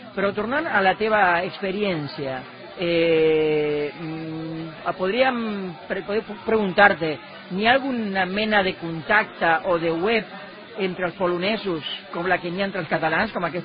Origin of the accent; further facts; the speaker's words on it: Argentina; Catalan is a second language; moved away; also born or lived in London; Jo, com a argentí, vaig acabar reunint-me amb catalans, no?